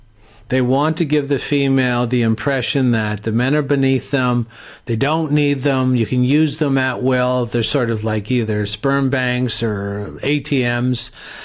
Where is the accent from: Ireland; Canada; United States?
Canada; I'm Canadian